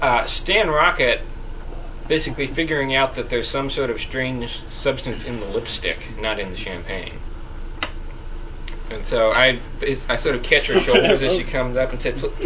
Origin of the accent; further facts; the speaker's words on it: United Kingdom; I am a centurion, I am a gentleman, and I am a Brit.